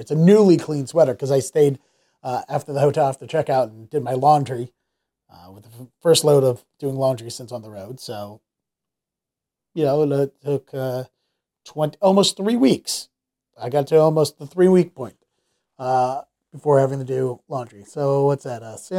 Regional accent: Baltimore, Maryland, United States; now in Boston, United States; Like, I'm from Baltimore. I grew up in Baltimore, D.C. I live in Boston

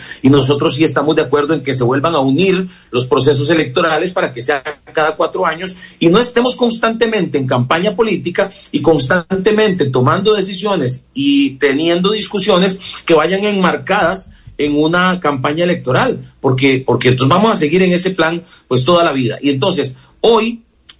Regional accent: Costa Rica; ¿Qué consecuencias podríamos estar hoy sufriendo como costarricenses, como país, a causa de esa influencia de aquel momento?

